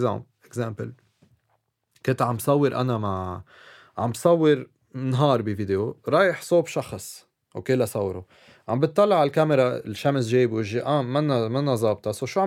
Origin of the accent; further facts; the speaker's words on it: Lebanon; بيقول لي انت من وين بقول له انا من لبنان